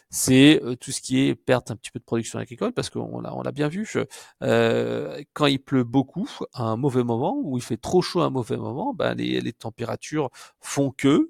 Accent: Brittany, France; Moi, par exemple, je suis originaire de Bretagne, hein, mes parents habitent en Bretagne

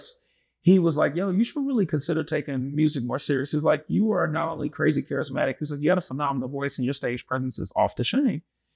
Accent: Chicago, Illinois, United States; I'm from Chicago, I'm a big city kid.

